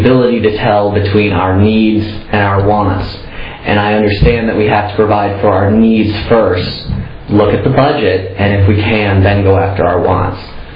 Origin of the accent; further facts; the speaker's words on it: Green Bay, Wisconsin, United States; now in Madison, United States; I was born and raised in Green Bay. I came to Madison in 89 to go to school at the university.